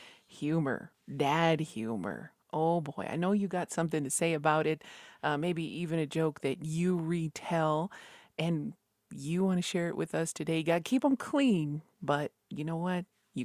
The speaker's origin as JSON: {"language": "English", "town": "Isleta Pueblo", "region": "New Mexico", "country": "United States", "said": "from Mesleta Pueblo"}